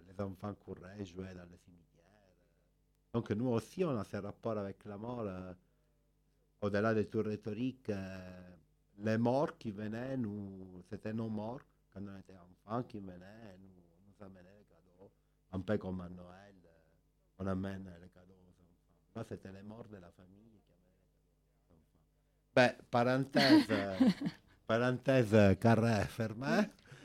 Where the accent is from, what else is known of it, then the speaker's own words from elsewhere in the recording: Palermo, Sicily, Italy; French is a second language; Moi, je te comprends bien parce que je suis de Palermo. La Sicile, il est aussi un volcan céleste, non?